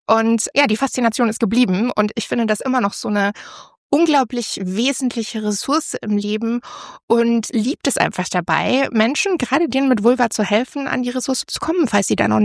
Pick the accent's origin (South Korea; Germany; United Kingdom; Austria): Germany; Regensburg, Bavaria; Ich komme ja eigentlich auch aus Bayern, aus Regensburg.